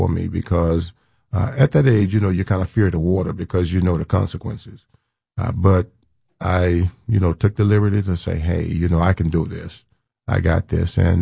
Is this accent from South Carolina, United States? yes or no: no; Florida, United States; I mean, the beaches. I grew up in South Florida. But no, I didn't have access to a swimming pool.